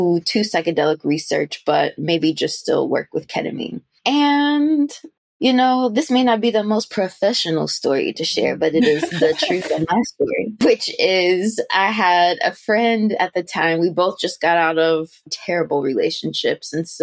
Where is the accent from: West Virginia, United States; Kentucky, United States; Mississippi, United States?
Kentucky, United States; Hopkinsville; now in London, United Kingdom; I am from a small country town in the state of Kentucky in the United States, a small town called Hopkinsville. I am currently living in London, England.